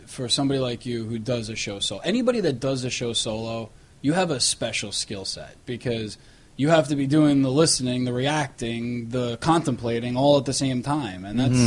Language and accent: English; New York, United States; accent: New York; I'm a New Yorker. I got the accents, you know.